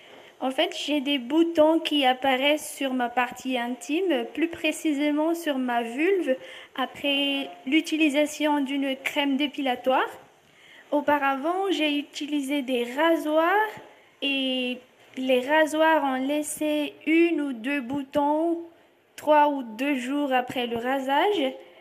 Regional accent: Fianarantsoa, Haute Matsiatra, Madagascar; j'ai 25 ans et je viens de Madagascar, de la ville de Fianarantsoa.

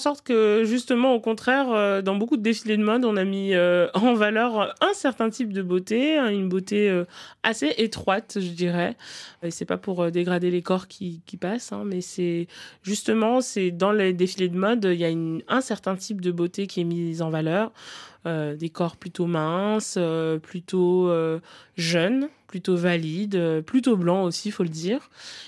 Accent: Cameroon; Ne serait-ce que juste au Cameroun, puisque moi, je suis originaire du Cameroun, il y a quand même 283 langues.

